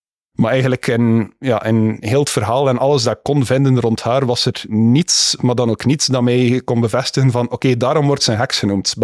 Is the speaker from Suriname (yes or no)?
no; Beernem, West Flanders, Belgium; Ik ben eigenlijk afkomstig van Beernem hier in de buurt.